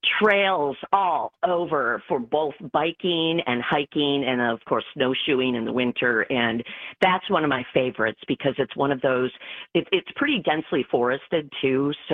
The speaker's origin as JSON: {"language": "English", "region": "Wisconsin", "country": "United States", "said": "but I'm from Shawano County originally"}